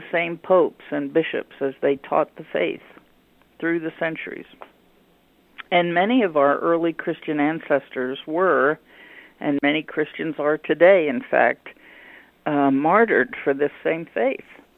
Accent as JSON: {"language": "English", "region": "Pennsylvania", "country": "United States", "said": "You know, I know I'm from Lancaster County, and we always have pork and sauerkraut for the New Year's dinner."}